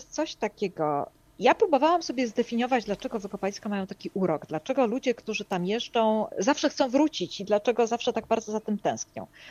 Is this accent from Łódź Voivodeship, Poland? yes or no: no; Masovian Voivodeship, Poland; będzie siedziała właśnie w moim rodzinnym miasteczku pod Warszawą